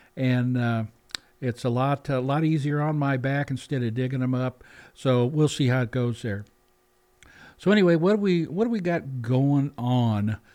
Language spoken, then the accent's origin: English; Missouri, United States; Now, we grew up in Missouri where we had thunderstorms pretty regularly